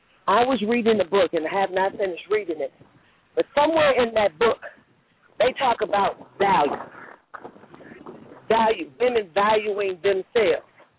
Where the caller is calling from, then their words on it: Chicago, Illinois, United States; I'm calling from Chicago.